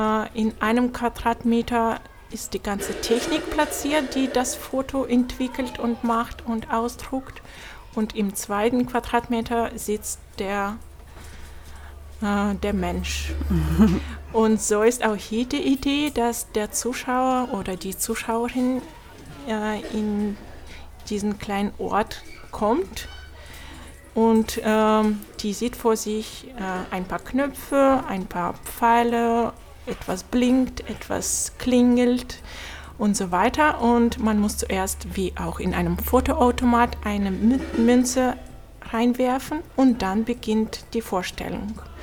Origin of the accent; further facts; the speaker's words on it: Berlin, Germany; Ich komme aus Berlin